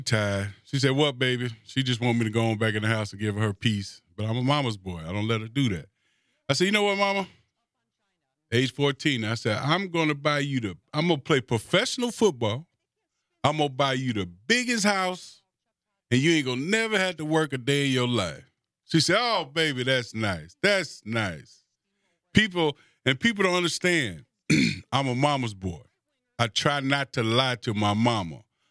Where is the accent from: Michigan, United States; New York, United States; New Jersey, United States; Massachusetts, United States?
Michigan, United States; Detroit; also born or lived in Kansas; So I'm like, now I'm a dude from Detroit.